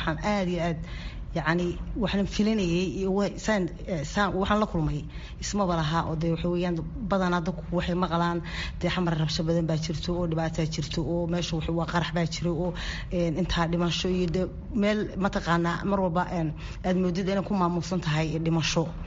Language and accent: Somali; Norway; also born or lived in Mogadishu, Somalia; anigu muddo 30 sano ah ka maqan meeshii aan ku dhashay, caasimadii dalka Soomaaliya, Muqdisho. igu dambeysay anigoo inan yar ah, maxaan ku oran lahaa 1989 ayaan waddanka ka baxay anoo inan yar ah. maxaan ku oran lahaa waxaan tegay Norway.